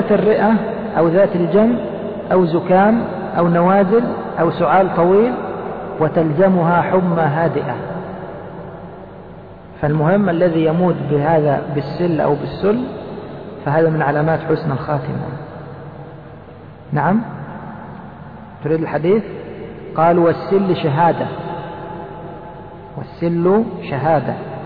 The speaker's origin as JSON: {"language": "Arabic", "country": "Egypt", "said": "وخاصة عندنا في مصر في مجمع السواقين مكان معين الناس يركبون منه"}